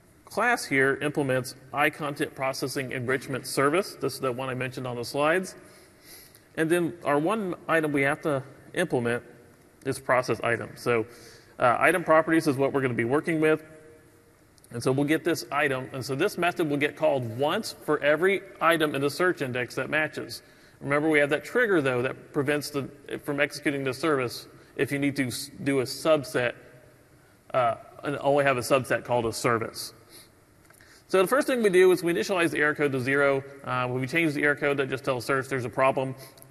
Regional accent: Texas, United States; because I'm from Texas and we have a lot of that there.

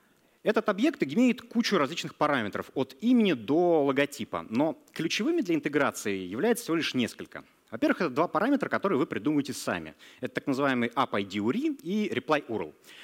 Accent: Novosibirsk, Novosibirsk Oblast, Russia; Я тоже из Новосибирска.

